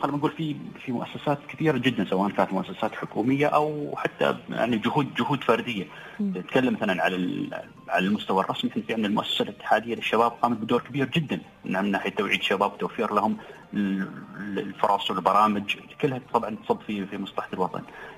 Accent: United Arab Emirates; عندنا في الإمارات،

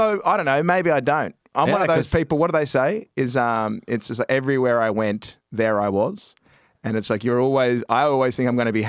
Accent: Australia; moved away as an adult; I come from Australia and I didn't like it there and I left.

